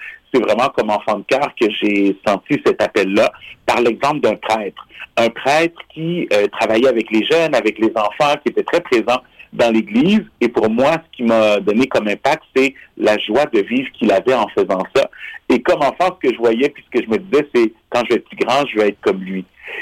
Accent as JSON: {"language": "French", "town": "Montreal", "region": "Quebec", "country": "Canada", "tie": "born or raised there", "said": "Oui, alors, je viens d'une famille guatémaltèque. Alors, je suis né ici à Montréal, mais je viens d'une famille du Guatemala. Et j'ai grandi à la communauté de Notre-Dame de Guadalupe, qui est la mission latino-américaine."}